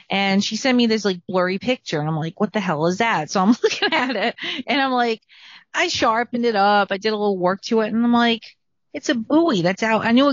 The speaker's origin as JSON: {"language": "English", "region": "Rhode Island", "country": "United States", "tie": "born or raised there", "said": "I grew up in the ocean state in Rhode Island. So, I mean, I'm not like from New York City living in the concrete jungle"}